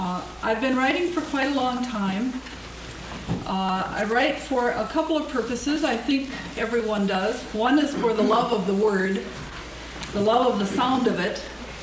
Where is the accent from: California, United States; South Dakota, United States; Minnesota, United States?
Minnesota, United States; Northfield; I'm from Minnesota, Northfield. Work at St. Olaf College as a secretary.